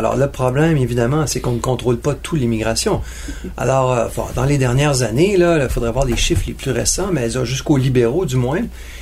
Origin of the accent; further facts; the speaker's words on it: Laval, Quebec, Canada; Je viens de Laval.